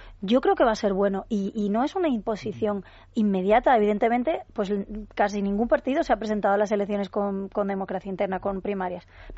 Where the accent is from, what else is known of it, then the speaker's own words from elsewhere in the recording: Andalusia, Spain; y sabéis que yo soy andaluza